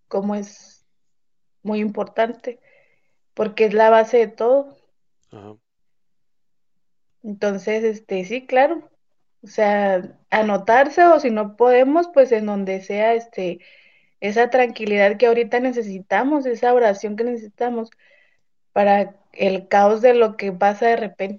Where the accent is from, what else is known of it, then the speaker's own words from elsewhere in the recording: Camargo, Chihuahua, Mexico; yo nací aquí en Chihuahua, pero por cosas así de la vida, me fui a vivir a Camargo. Mis papás, yo he sido de una familia católica desde pequeña.